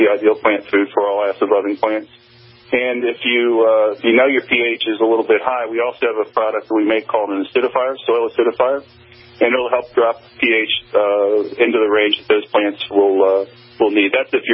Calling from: New Jersey, United States; No, actually, I'm calling you from New Jersey, and we're in the middle of what we call pollen season.

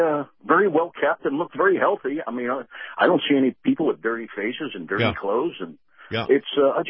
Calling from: St. Petersburg, Florida, United States; from St. Pete.

